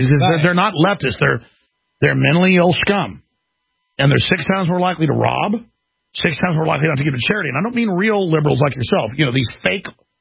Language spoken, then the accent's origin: English; Dallas, Texas, United States; So, I mean, I grew up in Dallas. I was a wild child, you know